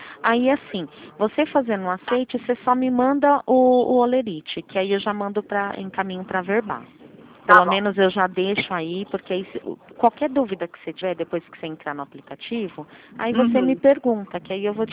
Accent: São Paulo, Brazil; Eu sou de São Paulo.

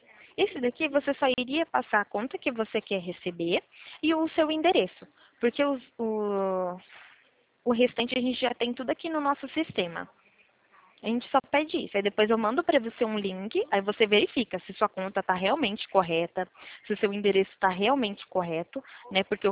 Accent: Limeira, São Paulo, Brazil; eu sou de Limeira aqui, né? De Limeira, no interior de São Paulo.

